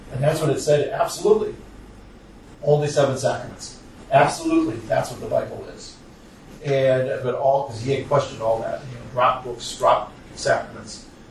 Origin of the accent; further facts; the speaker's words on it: Milwaukee, Wisconsin, United States; I told you I come from Wisconsin, Milwaukee.